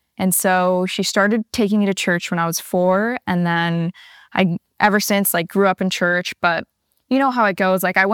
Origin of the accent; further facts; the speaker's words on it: Newport, United States; Yeah, Ryan from Newport, which I'm from Newport. So small.